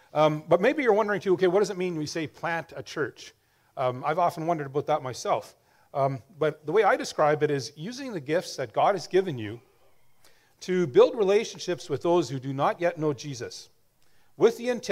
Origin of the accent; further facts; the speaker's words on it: Blumenort, Manitoba, Canada; So I'm from Blumenort, as I mentioned. I was a pastor there in the Blumenort Community Church for a number of years, 18 years almost.